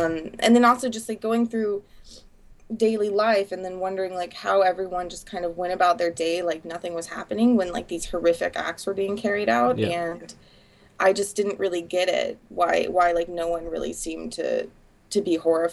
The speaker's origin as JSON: {"language": "English", "region": "the South", "country": "United States", "tie": "born or raised there", "said": "I was raised on buffets because I was raised in the South, and that's what you do."}